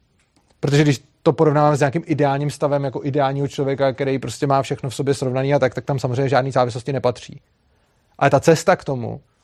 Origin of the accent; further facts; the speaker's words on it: Prague, Czechia; já jsem z Prahy, oni jsou z Brna, a teda já se prostě bydlím napůl mezi Prahou a Brnem